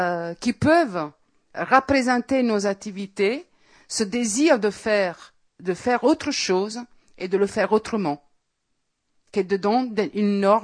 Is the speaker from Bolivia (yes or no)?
no; Italy; je ne mets presque jamais les pieds dans mon pays d'origine